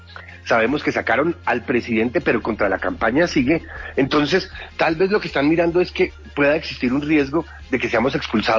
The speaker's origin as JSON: {"language": "Spanish", "country": "Colombia", "said": "como colombianos"}